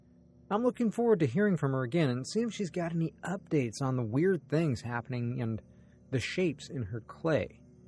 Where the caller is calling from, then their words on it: Kentucky, United States; I'm calling from Southern Kentucky.